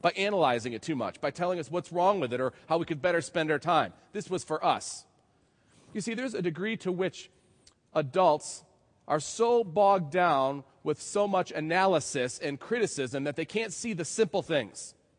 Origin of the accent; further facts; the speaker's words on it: New York, United States; When I was growing up in Western New York, we lived in what was called a rural suburb.